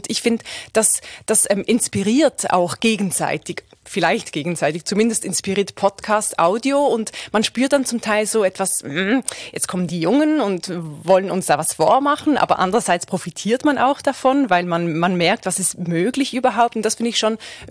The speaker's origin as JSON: {"language": "German", "country": "Switzerland", "said": "ich komme aus der Schweiz."}